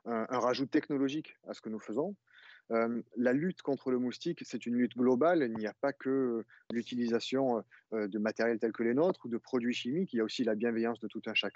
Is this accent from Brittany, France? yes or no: no; Arles, Provence-Alpes-Côte d'Azur, France; born there; nous sommes nés à Arles tous les deux, et nous avons grandi avec les moustiques